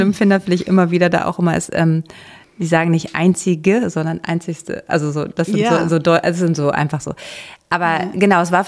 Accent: Stendal, Saxony-Anhalt, Germany; born there; ich bin 85 geboren. Da war natürlich noch die DDR, also ich bin in der DDR geboren, in einer Frauenklinik in Stendal

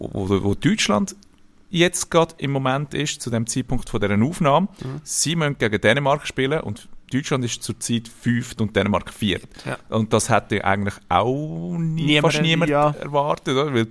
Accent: Austria; Ich finde es als Österreicher auch ein bisschen zu Recht.

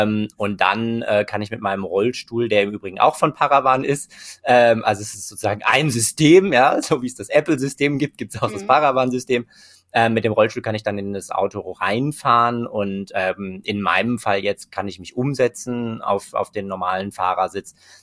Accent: Bochum, North Rhine-Westphalia, Germany; aber da, wo ich aufgewachsen bin, am Rande von Bochum

